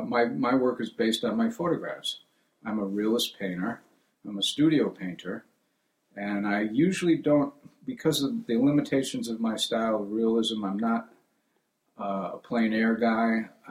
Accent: Iowa, United States; born there; also born or lived in Albuquerque, New Mexico; Well, not exactly. I was born in Iowa. We moved from there to Albuquerque, New Mexico.

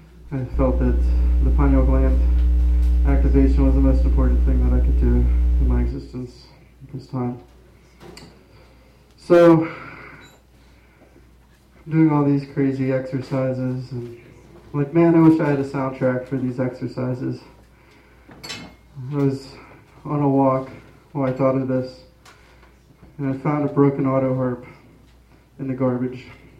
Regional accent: Pittsburgh, Pennsylvania, United States; I come from Pittsburgh, Pennsylvania.

